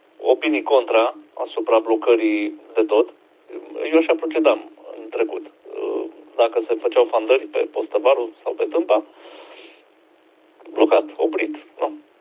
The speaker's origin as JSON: {"language": "Romanian", "country": "Romania", "said": "Noi ca români suntem o nație așa indulgentă, acceptăm, uităm repede"}